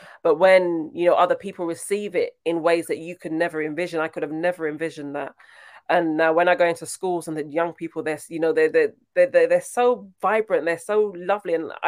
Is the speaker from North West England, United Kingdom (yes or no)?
no; Brixton, London, United Kingdom; Well, I'm from Brixton. So I was born in Brixton, my whole life, Brixton. However, I went to primary school in Brixton, and then I went to, what did I go to? A grammar school in Mitcham. And then I went to a high school in Raynes Park